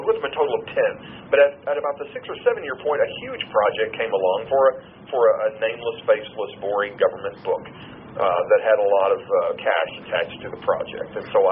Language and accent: English; the South, United States; accent: Southern; I find my Southern accent really roars up in face-to-face meetings. And there's some little show-off part of me that wants people to hear that hillbilly accent